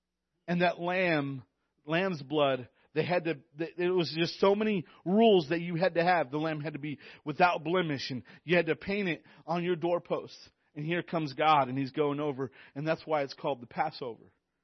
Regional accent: Hermiston, Oregon, United States; I said, I'm from Hermiston, Oregon.

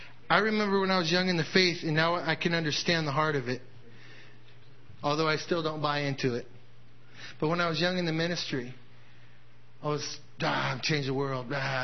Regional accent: Oregon, United States; I've always been enthralled about the Oregon Trail because I'm from Oregon.

